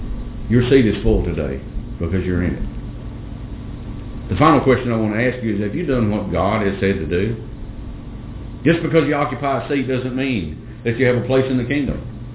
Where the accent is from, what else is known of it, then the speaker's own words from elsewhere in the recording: the South, United States; I'm from the South.